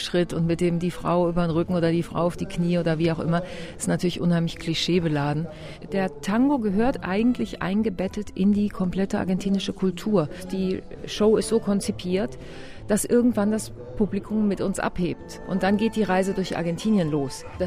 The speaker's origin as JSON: {"language": "German", "town": "Düsseldorf", "region": "North Rhine-Westphalia", "country": "Germany", "said": "Nee, ich finde es schon sehr schön hier. Bin sehr, sehr gern hier, bin Düsseldorferin."}